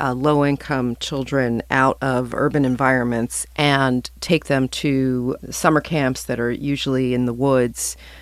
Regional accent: New York City, New York, United States; As a New Yorker, and when we're not in a global pandemic, I often try to find quiet places in New York City.

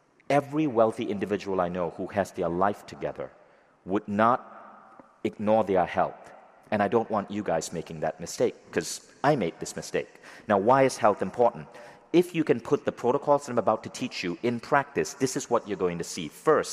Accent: Malaysia; So I grew up in Malaysia. There's like water and ocean everywhere.

